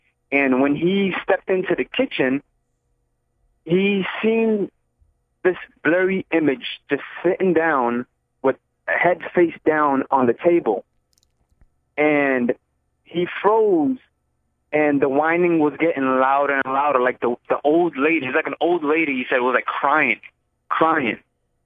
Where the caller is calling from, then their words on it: Orlando, Florida, United States; Yeah, I'm calling in from Orlando, Florida.